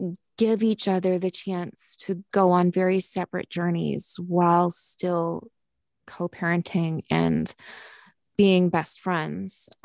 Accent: United States; also born or lived in United Kingdom; all of my experiences as an adult, and my whole context for motherhood was British, even though I'm American.

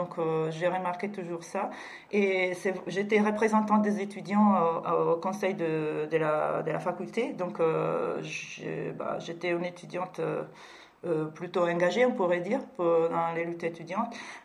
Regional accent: Italy; French is a second language; je suis italienne d'origine et j'ai fait mes études donc à Venise, à l'école d'architecture de Venise. Je vais avoir dans quelques jours 50 ans

